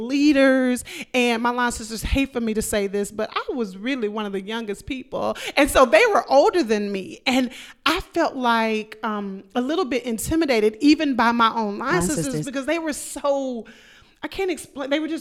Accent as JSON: {"language": "English", "town": "Dallas", "region": "Texas", "country": "United States", "tie": "born or raised there", "said": "And I grew up in Dallas, Texas, and I did not have, talking about God consciousness, I didn't have a strong consciousness about sorority life."}